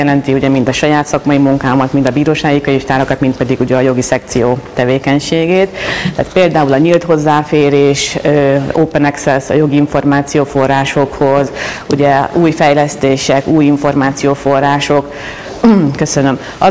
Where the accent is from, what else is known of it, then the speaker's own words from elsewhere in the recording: Hungary; egy argentin hölgy, egy ugandai úr, és jó magam, mint magyar, illetve európai hölgy, kaptuk meg a lehetőséget arra, hogy eljussunk Kanadába.